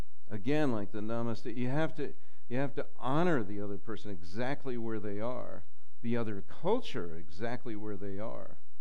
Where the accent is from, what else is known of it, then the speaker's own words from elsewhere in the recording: New York, United States; I grew up in New York. It's embarrassing to say that I never was in Philadelphia.